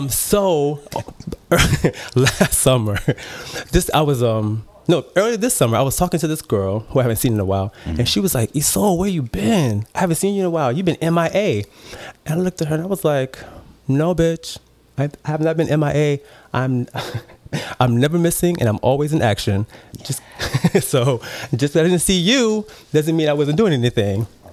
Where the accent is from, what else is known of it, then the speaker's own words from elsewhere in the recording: the South, United States; I'm from the South. I'm a Southern boy.